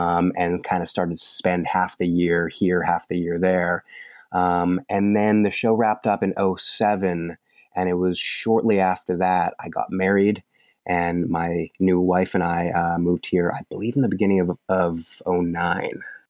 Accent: Winnipeg, Manitoba, Canada; I was born and raised in Winnipeg, the prairies of Canada.

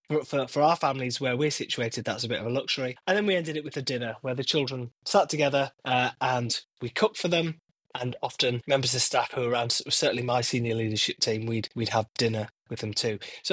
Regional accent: Darlington, North East England, United Kingdom; I certainly think of my schooling growing up in the Northeast, how rich it was. You know, I went to school in Darlington, I went to a comprehensive school

